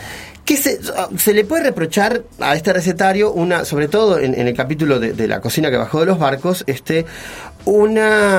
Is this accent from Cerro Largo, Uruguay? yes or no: no; Montevideo, Uruguay; Soy completamente montevideano.